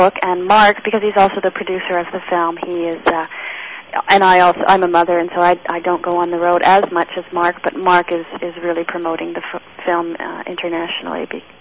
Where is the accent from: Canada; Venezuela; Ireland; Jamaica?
Canada; we're Canadian, and we don't even have a right to vote in the United States